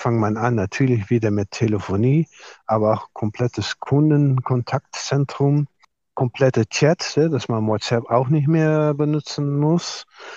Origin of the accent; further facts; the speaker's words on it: Netherlands; German is a second language; now in Germany; Ich bin eine Niederländerin, was man vielleicht auch hört, natürlich. Arbeite schon lange Zeit in Deutschland.